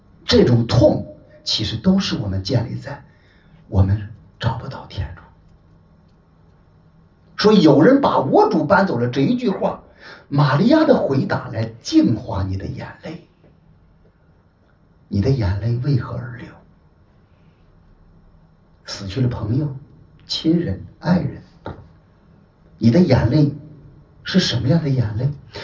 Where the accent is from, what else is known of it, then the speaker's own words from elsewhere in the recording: China; 这个哭泣就是我们人类的画面，就是我们中国人的画面。